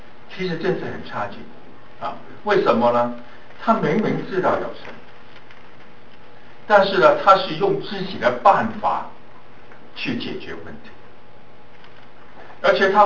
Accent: Guangdong, China; 我们广东人怎么叫广东人呢

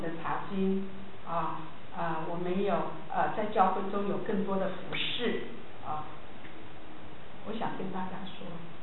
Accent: Taiwan; 我们从台湾来的嘛。

